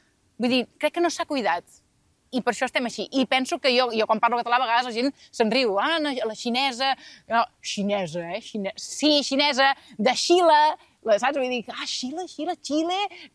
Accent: Sils, Catalonia, Spain; També diré que jo soc de Sils de tota la vida

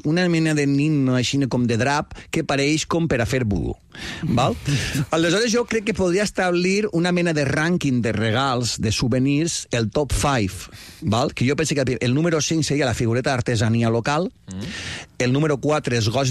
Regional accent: Sueca, Valencian Community, Spain; el concurs internacional de paelles del meu poble, a Sueca.

